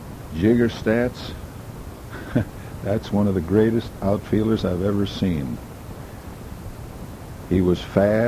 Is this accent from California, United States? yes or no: yes; Mill Valley, California, United States; I was born in Mill Valley, California in 1908. That's across the bay from San Francisco. And I attended grammar school in Mill Valley